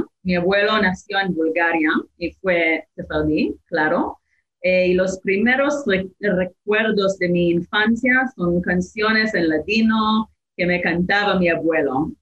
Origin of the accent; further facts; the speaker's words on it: Northern District, Israel; Yo nací y crecí en un kibbutz pequeño en el norte de Israel.